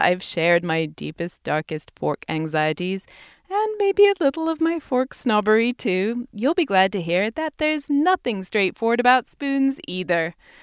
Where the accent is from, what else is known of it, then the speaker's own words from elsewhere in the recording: London, United Kingdom; now in United States; It's not just that everyone mocks me for my American accent when I go home to London.